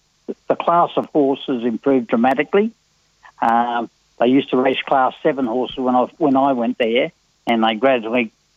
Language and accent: English; Newcastle, New South Wales, Australia; I come from a racing family. I come from Newcastle. My grandfather was a trainer. I had two uncles that were jockeys, very successful jockeys